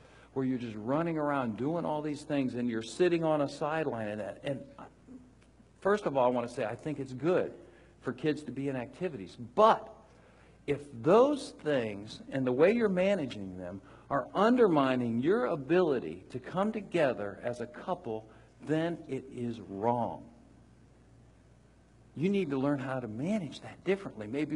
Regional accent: Mansfield, Ohio, United States; She grew up in Worthington. I grew up in Mansfield. And my kids always remind me of that. Dad, you're from Mansfield.

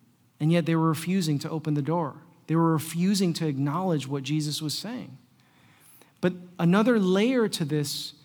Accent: United States; I'm an American speaking to Cambodian people who are impoverished about materialism.

